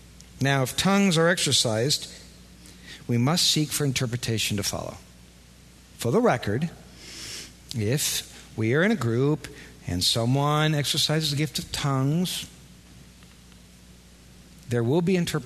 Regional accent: Iowa, United States; And again, I'm from Iowa. We don't look for demons under every rock

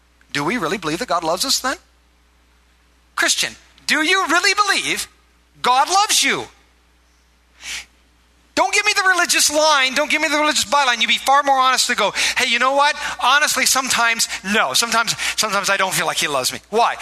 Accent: Iowa, United States; I grew up in Iowa, and I worked for this farmer

